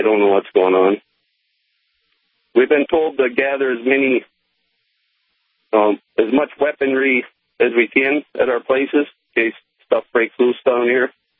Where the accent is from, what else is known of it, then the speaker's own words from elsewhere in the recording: St. Anthony, United States; I'm a rancher from St. Anthony.